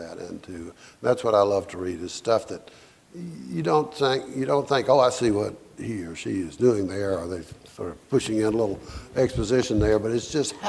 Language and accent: English; the South, United States; Because I'm from the South, I have to explain things in the North